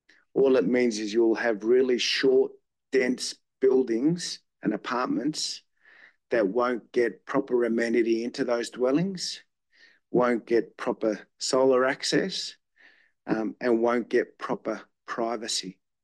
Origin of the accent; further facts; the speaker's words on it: Croydon, London, United Kingdom; born there; I mean, I was born in Croydon.